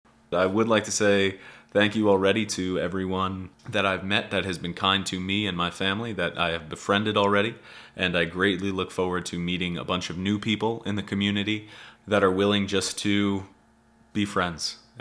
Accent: New York, United States; now in Monterey, United States; I am from Long Island, New York, and I just moved down here with my family about 2 months ago.

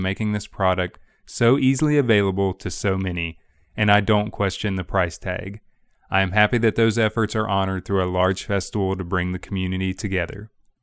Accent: United States; I grew up in Highland County, so I have been familiar with that delicious, sweet, amber-colored treat since childhood.

